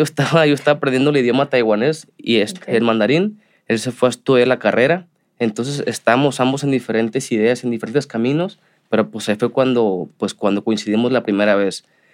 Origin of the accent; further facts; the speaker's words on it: Mexico; Que si somos mexicanos hay cabeza, inteligencia, sí.